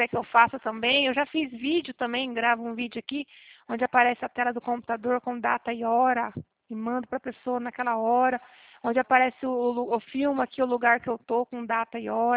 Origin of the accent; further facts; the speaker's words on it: Cornélio Procópio, Paraná, Brazil; Eu sou da cidade de Cornélio Procópio, no norte do Paraná.